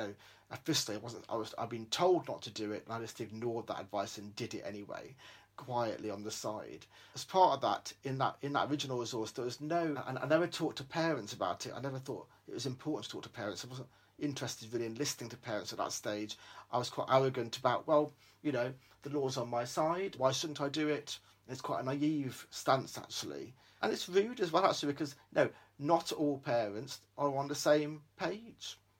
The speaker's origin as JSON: {"language": "English", "country": "Australia", "tie": "born there", "said": "I said, I was born in Australia. I've got seven sisters."}